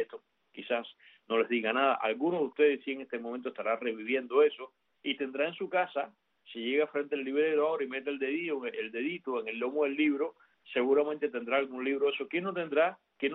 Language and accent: Spanish; Cuba; soy bilingüe en ese aspecto. Y por ejemplo, por supuesto que las cosas que yo me leí de niño y jovencito en Cuba